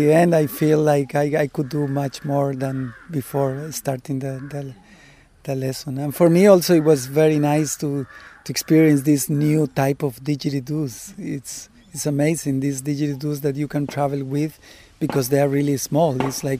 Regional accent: Costa Rica; I'm from Costa Rica. I have been in Oroville for 2 weeks

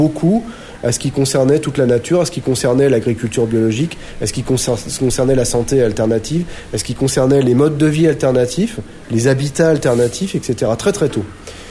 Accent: Paris, Île-de-France, France; born there; je suis né en France, à Paris, en 1965.

